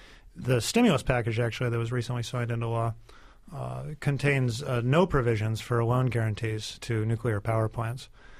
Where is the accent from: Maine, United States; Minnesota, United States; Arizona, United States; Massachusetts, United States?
Arizona, United States; Tucson; I grew up in Tucson, Arizona, just down the road. My high school was just down the road from a warhead, a Titan II missile pointed somewhere in Russia.